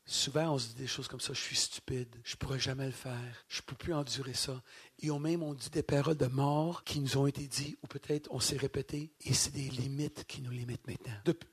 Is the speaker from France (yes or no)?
yes; Paris, Île-de-France, France; Je suis un Français. Je suis un Parisien.